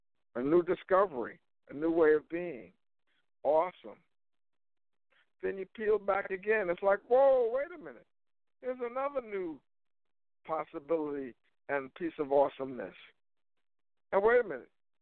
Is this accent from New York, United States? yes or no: yes; New York, United States; So when I walked in and I said who I was and that I was from New York